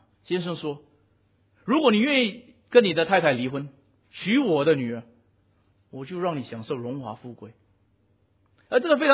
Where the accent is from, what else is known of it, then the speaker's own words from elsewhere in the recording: Singapore; 其实我刚回来新加坡，现在还不到2年。特别我刚回来的时候，发现我们新加坡人很喜欢埋怨投诉